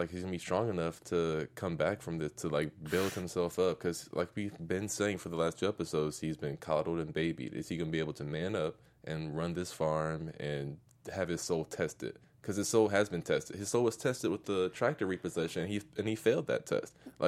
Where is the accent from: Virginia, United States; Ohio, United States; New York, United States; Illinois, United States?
Virginia, United States; No, I'm from Virginia. I'm from the South.